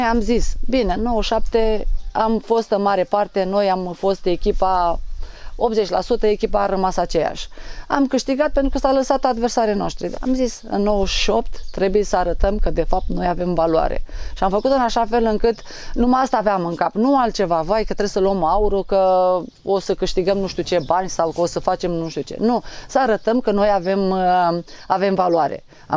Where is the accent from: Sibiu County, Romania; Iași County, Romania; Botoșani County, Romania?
Botoșani County, Romania; Miorcani; la mine acasă, că sunt din Botoșani și din Botoșani mai am încă 80 de kilometri până în Miorcani.